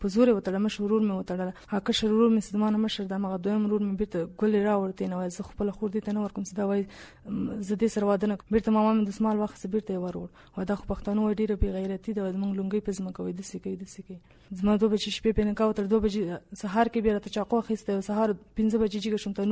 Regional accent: Bagram, Parwan, Afghanistan; د همدې کابل مې بګرام

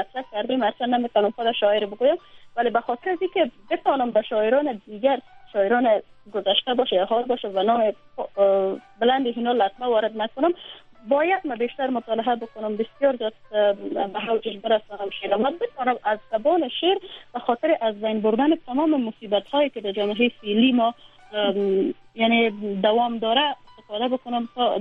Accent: Afghanistan; من اله از این کشور هستم، اله افغانستان هستم، از این کشور هستم

